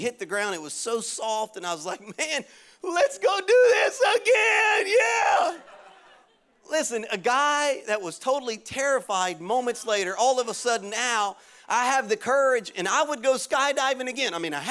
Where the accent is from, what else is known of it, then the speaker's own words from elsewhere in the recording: Louisiana, United States; I mean, I'm from Louisiana originally. I'm a Cajun, but I know that's high.